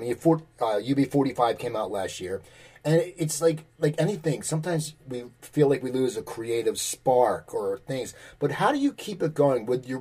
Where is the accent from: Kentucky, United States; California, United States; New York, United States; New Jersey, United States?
New Jersey, United States; I mean, I'm a huge … fan growing up in New Jersey.